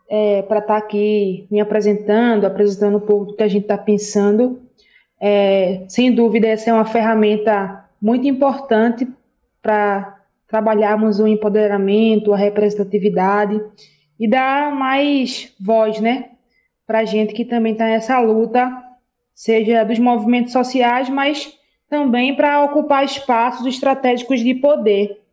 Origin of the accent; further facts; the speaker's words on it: Recife, Pernambuco, Brazil; born there; now in Paulista, Brazil; que eu nasci no Ibura, moro em Paulista há 15 anos.